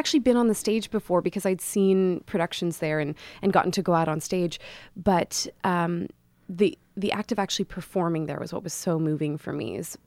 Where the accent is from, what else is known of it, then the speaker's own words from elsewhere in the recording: Vancouver, British Columbia, Canada; Well, I grew up in Vancouver, Canada